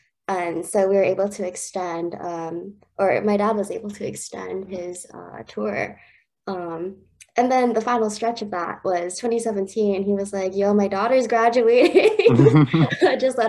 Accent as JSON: {"language": "English", "town": "Honolulu", "region": "Hawaii", "country": "United States", "tie": "born there", "also_born_or_lived": "Yokosuka, Japan", "said": "Okay, so I was born in Honolulu. My dad was stationed there until 2004. And then from there, we got stationed in Yokosuka."}